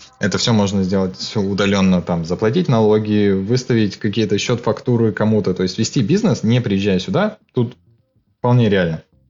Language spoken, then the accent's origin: Russian; Russia; now in Estonia; Я, как приехавший из России, могу сказать, что бюрократии тут нет.